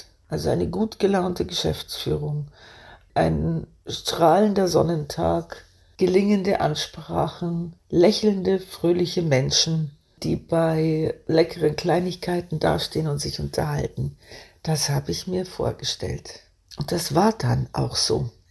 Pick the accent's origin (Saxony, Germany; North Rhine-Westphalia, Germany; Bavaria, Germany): Bavaria, Germany; Bei uns in Bayern